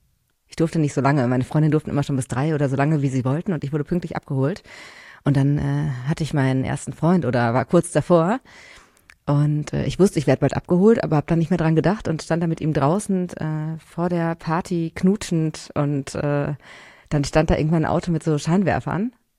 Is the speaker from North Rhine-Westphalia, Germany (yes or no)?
yes; North Rhine-Westphalia, Germany; Ja, aus einem kleinen Dorf in NRW.